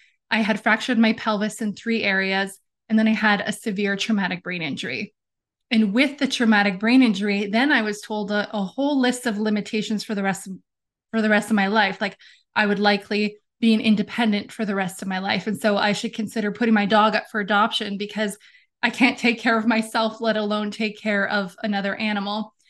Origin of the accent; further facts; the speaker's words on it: Ontario, Canada; also born or lived in Western Canada; I was born and raised in Northern Ontario, Canada. I lived in Canada my whole life. I lived for a little bit in Western Canada in my young adulthood.